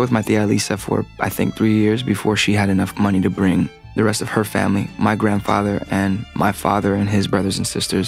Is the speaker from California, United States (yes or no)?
yes; Los Angeles, California, United States; All the while, they've been on this side of the country, and I grew up in Los Angeles.